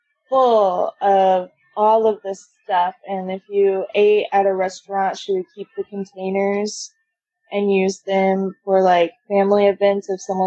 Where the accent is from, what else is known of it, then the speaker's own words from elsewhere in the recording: Carthage, Missouri, United States; My hometown is Carthage, Missouri. I've lived there my whole life, so a lot of people know Carthage because of Precious Moments.